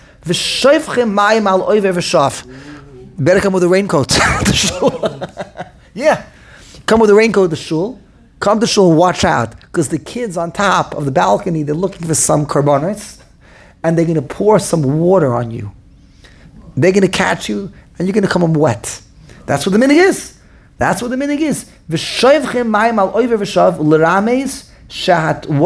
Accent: Tunisia; My grandmother comes from there. I come from there. I come from Tunisia.

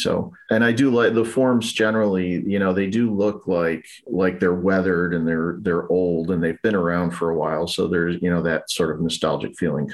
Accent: Buffalo, New York, United States; Yeah, I'm from North Buffalo, specifically Riverside is where I grew up. And it's sort of a mixed industrial and residential area.

